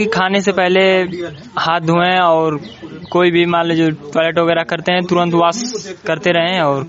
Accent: Manuapur, India; मनुआपुर के रहने वाले हैं, हम निवासी।

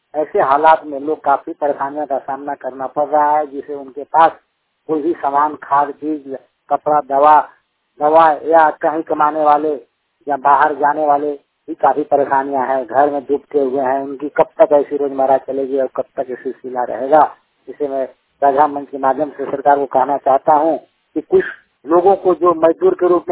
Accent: Chubera, Jharkhand, India; झारखंड में पलाम में विस्तृत चुबेरा गांव के निवासी हूँ।

